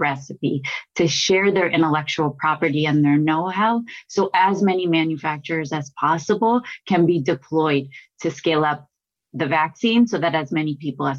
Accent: United States; And as American, I am very concerned about that.

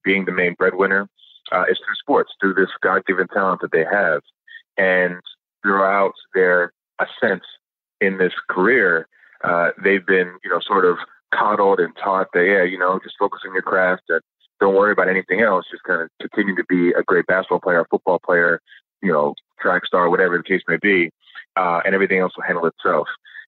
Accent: New Jersey, United States; also born or lived in Bahamas; For me personally, you know, coming from the Bahamas and growing up in South Jersey, you know, my parents were like, look, this is an amazing chance that we have to be in America.

